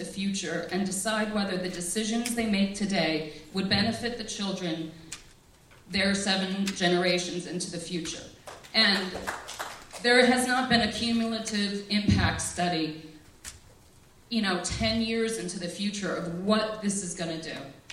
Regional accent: Bearsville, New York, United States; I'm from Bearsville.

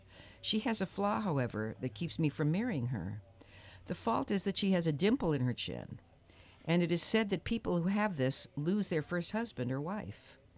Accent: Transylvania, Romania; But we're from Dracula country. There was lots of that stuff.

